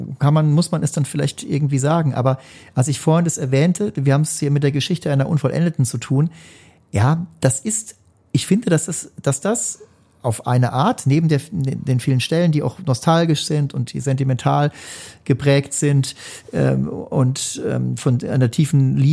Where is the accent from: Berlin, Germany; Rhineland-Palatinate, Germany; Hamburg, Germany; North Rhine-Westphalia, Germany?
Rhineland-Palatinate, Germany; Ich stamme ja aus der Gegend, aus der Pfalz.